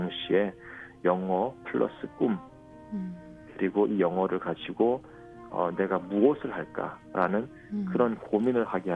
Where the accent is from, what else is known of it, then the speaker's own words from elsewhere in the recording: North Korea; now in South Korea; 완전한 북한 사람이구나, 완전한 한국 사람이구나.